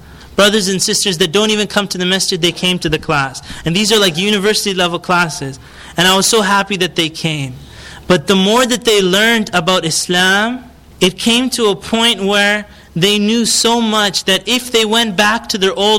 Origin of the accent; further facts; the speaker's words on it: Canada; I'm just talking about even my experience growing up in Canada.